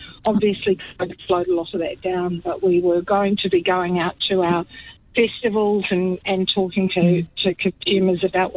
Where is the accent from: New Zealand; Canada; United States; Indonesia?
New Zealand; I'm a New Zealander, and I don't vote because I'm not allowed to because I'm not a citizen.